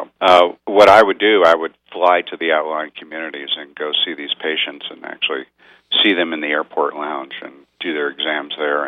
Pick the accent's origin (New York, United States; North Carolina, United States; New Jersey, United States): New Jersey, United States; Yeah, interesting, because I was born and raised in New Jersey, of all places, and they have a driving age of 17.